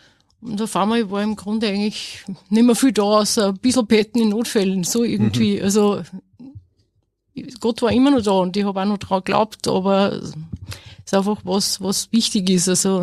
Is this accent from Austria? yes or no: yes; Asten, Upper Austria, Austria